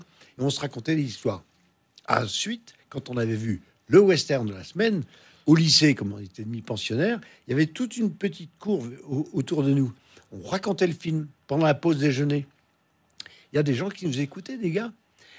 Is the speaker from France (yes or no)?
yes; Périgny, Bourgogne-Franche-Comté, France; Périgny, un petit village, oui. Près de Lons-le-Saunier.